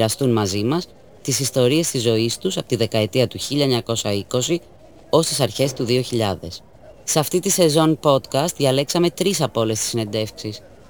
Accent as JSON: {"language": "Greek", "country": "Greece", "tie": "born or raised there", "said": "Μεγάλωσα στην Ελλάδα σε μια εβραϊκή οικογένεια."}